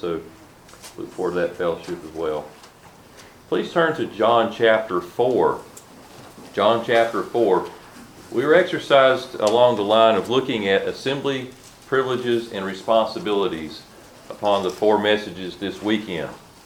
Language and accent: English; North Carolina, United States; For wherever our assembly is that we fellowship in, and we're from Central North Carolina, the assembly should ask themselves, are we a Spirit-led assembly?